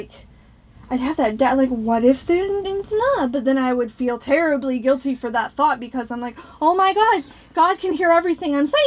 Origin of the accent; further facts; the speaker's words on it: California, United States; also born or lived in Cedar Rapids, Iowa / Shawnee, Kansas; And so I was born in Iowa, in Cedar Rapids, and shortly after that, they moved to Shawnee in Kansas. And then we moved, when I was six, we moved to California.